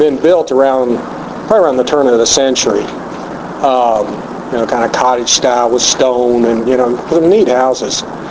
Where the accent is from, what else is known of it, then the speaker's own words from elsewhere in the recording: Signal Mountain, Tennessee, United States; I grew up on Signal Mountain outside Chattanooga in a section that was called Summertown.